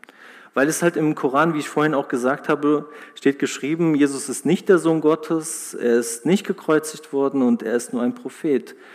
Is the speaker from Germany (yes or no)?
yes; Heidelberg, Baden-Württemberg, Germany; und ich bin in Heidelberg aufgewachsen, eine wundervolle Stadt.